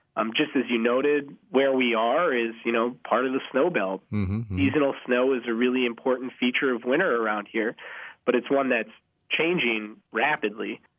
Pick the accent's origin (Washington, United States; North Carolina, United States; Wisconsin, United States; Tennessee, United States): Wisconsin, United States; Madison; also born or lived in Wyoming; I grew up in Madison, and then I went to school at the University of Wisconsin, Stevens Point. And then I went out west to Wyoming, where I did my master's.